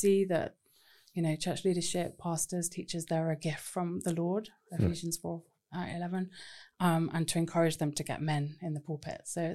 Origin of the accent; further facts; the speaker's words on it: southern England, United Kingdom; now in Midlands, United Kingdom; Yeah, so we live in the Midlands due to my husband's ministry, but we are both from the South. We're Southerners.